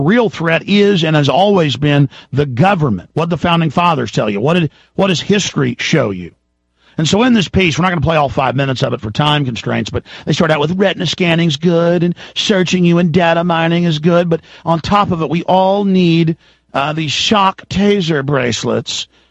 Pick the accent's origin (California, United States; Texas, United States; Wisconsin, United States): Texas, United States; Dallas; A lot of times I got in fights that people were just as crazy as I was growing up in Dallas.